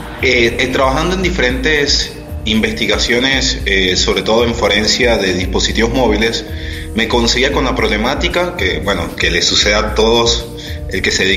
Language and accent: Spanish; Venezuela; moved away as an adult; now in Argentina; yo soy venezolano, tengo 6 años ya radicado en Argentina